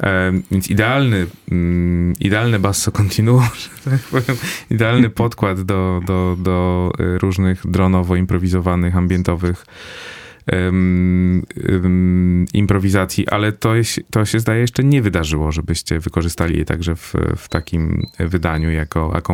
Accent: Silesian Voivodeship, Poland; ja sam jestem ze Śląska

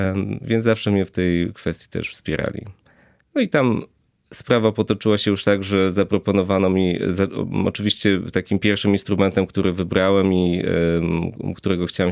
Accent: Łódź, Łódź Voivodeship, Poland; born there; Urodziłem się w Łodzi i tam świetnie miała się w tamtym czasie muzyka drum and bass, happy hardcore.

